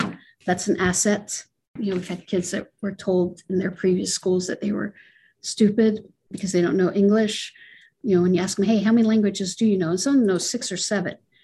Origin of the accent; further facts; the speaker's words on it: Jordan; moved away as an adult; now in United States; I came to the United States when I was 18. I was born and raised in Jordan, came to college, and my senior year, I applied for asylum. I'm gay.